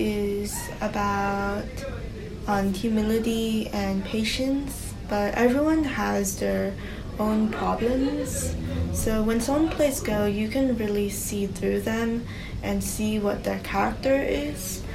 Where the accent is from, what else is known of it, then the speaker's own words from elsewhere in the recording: Ann Arbor, Michigan, United States; I had to return to the United States, and my hometown, Ann Arbor, Michigan, is no like Go hub